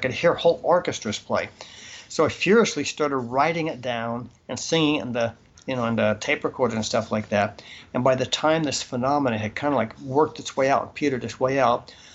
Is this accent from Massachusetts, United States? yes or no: yes; Boston, Massachusetts, United States; Well, I'm from Boston, so I'm the Tom Brady New England Patriots, the ones who win all the time.